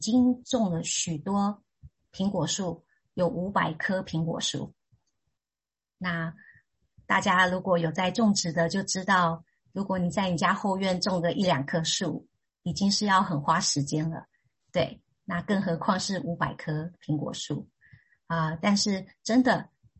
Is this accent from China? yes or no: no; Taiwan; 然后我是来自台湾。